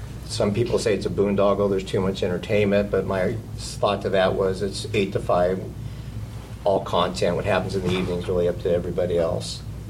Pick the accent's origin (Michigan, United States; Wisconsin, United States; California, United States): California, United States; I grew up in California